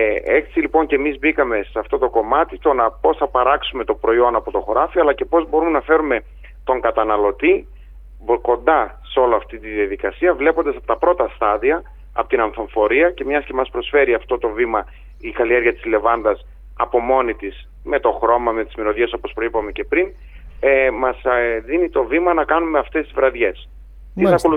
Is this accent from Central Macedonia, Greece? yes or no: yes; Thessaloniki, Central Macedonia, Greece; moved away as an adult; η καταγωγή μου είναι από τη Θεσσαλονίκη, ήρθα για σπουδές εδώ και έμεινα εδώ και 12 χρόνια.